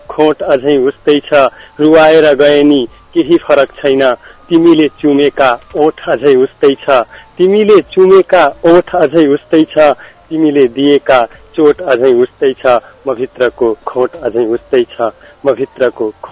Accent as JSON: {"language": "Nepali", "region": "Lumbini Province", "country": "Nepal", "lives_now": "Nepalganj, Nepal", "said": "मेरो घर चाहिँ बर्दिया हो। म अहिले चाहिँ नेपालगंजबाट"}